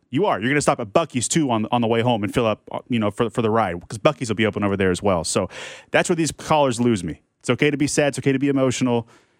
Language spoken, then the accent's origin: English; Missouri, United States; Yeah, I grew up in Jackson County for 25 years